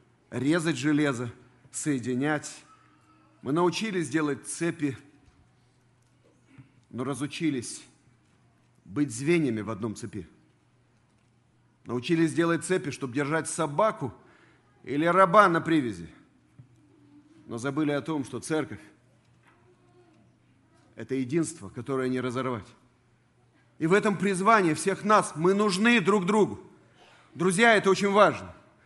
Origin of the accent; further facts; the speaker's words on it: Chisinau, Chișinău, Moldova; Республика Молдова, которую я представляю, а я родился и вырос в Кишиневе, вот здесь моя жена, дочь.